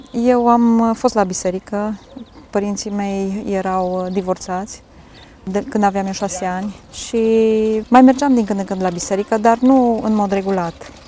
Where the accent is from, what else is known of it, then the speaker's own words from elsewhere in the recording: Turda, Cluj County, Romania; now in Alba Iulia, Romania; Am venit în Alba Iulia, eu sunt din Turda.